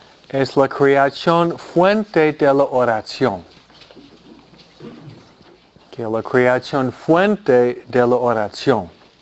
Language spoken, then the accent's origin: Spanish; New York City, New York, United States; La gente estaba tirándose de los edificios en Nueva York, de donde vengo yo.